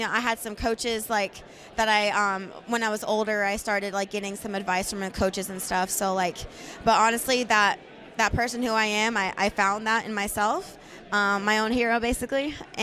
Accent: Tennessee, United States; you know, I'm from Tennessee. Like, I didn't even know what California was. I've never been there.

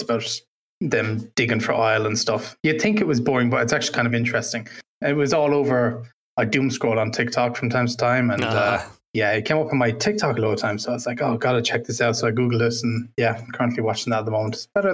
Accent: Ireland; accent: posh; Now my accent has been told that it's quite posh, so I sound like I'm not from Ireland, but from Ireland at the same time, it's very weird.

